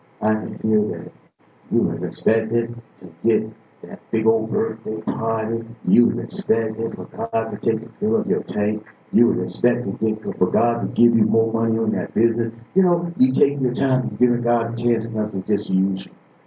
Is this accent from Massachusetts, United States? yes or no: yes; Boston, Massachusetts, United States; moved away; I came from Boston to here, and I just didn't want to just go to jail